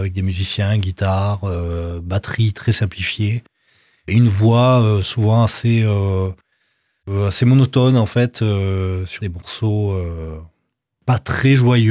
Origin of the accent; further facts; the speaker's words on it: Réunion, France; puisque je viens de La Réunion, et donc il y a la musique traditionnelle de La Réunion qui est le maloya.